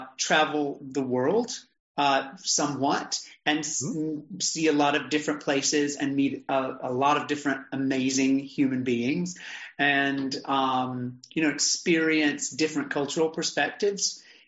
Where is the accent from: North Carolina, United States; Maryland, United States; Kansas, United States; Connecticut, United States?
North Carolina, United States; it says I'm from North Carolina, and there is a very definitive saying that in my experience is really true. You can take the boy out of the country, but you can't take the country out of the boy, right?